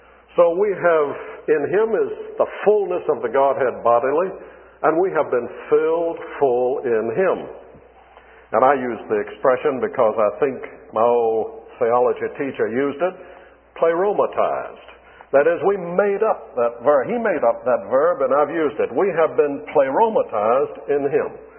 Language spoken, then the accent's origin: English; Charleston, South Carolina, United States; When I was a young boy growing up in Charleston, of course naturally, I became acquainted with the half houses there.